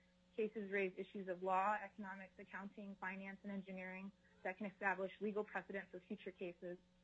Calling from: Anchorage, Alaska, United States; I'm calling in from Anchorage

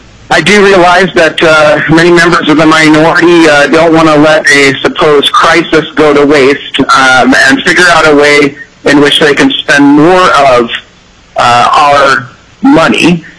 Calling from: Willow, Alaska, United States; Hi, this is … I'm calling from Willow.

